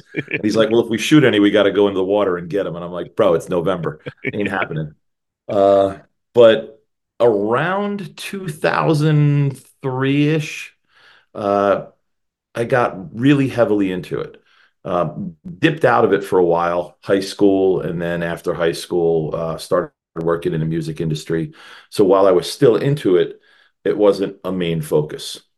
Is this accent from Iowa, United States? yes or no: no; Pennsylvania, United States; born there; So I was born in Western Pennsylvania, outside of Pittsburgh.